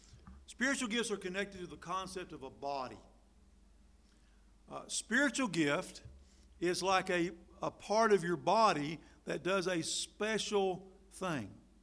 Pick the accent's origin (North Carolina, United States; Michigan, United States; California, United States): North Carolina, United States; Tryon; When we were growing up in Tryon, North Carolina, we never locked the house.